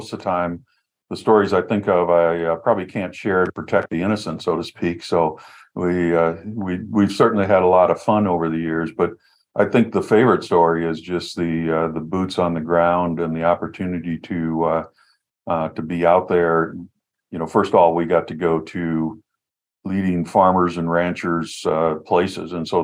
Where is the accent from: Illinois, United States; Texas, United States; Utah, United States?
Illinois, United States; I was born and raised in Illinois on a grain and livestock farm.